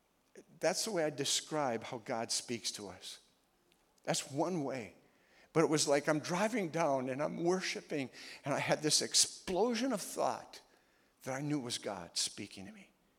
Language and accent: English; Minnesota, United States; any place that you go in the nation right now, and you just tell them that I'm from Minnesota, they look at you and they go, oh, as though it's a difficult place.